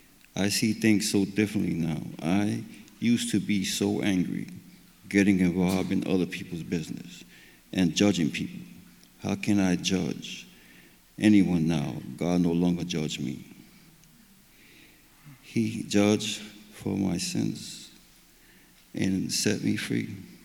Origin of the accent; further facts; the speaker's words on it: Bronx, New York, United States; I've been attending Open Arms Church for about 8 months. I'm from the Bronx. I came from a good family.